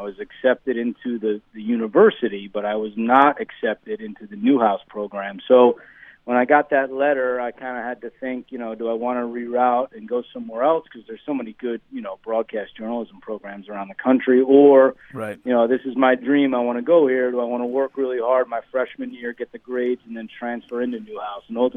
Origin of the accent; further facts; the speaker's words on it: New Jersey, United States; Growing up in New Jersey